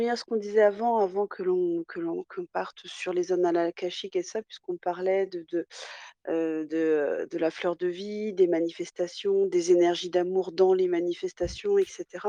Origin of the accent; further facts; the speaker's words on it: Nantes, Pays de la Loire, France; parce que je suis de Nantes